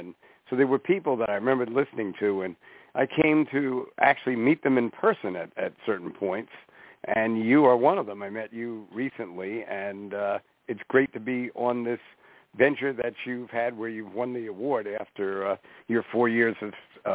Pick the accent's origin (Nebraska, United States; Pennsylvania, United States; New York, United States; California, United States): New York, United States; Brooklyn; born there; Because I was born in Brooklyn. I was born in Brooklyn